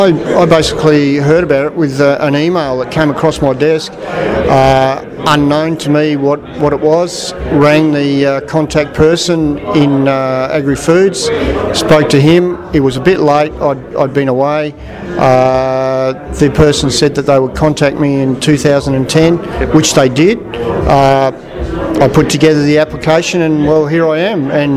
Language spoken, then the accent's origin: English; South Australia, Australia; moved away as an adult; also born or lived in Tasmania; now in Armidale, Australia; I'm from South Australia originally, and then I did dairy research there in South Australia for about 5 years, and then moved to Tasmania and did dairy research there for about 6 years